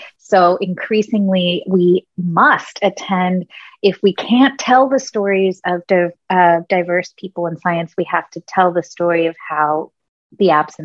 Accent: Billings, Montana, United States; also born or lived in Washington, D.C. area; Well, I grew up in Billings, Montana, also partly in the Washington, D.C. area where my family moved when I was in high school.

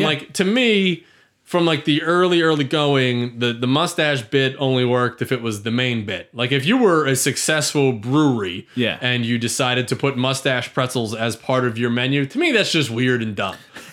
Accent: Philadelphia, Pennsylvania, United States; But I grew up in the Philly area and I was a really picky eater and I ate a lot of pretzels.

